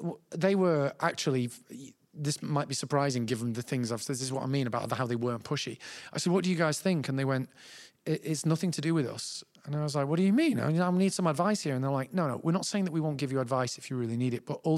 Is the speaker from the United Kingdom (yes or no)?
yes; Manchester, North West England, United Kingdom; I really leaned into just being like, I'm from Manchester, I'm in the show, I'm cocky, right?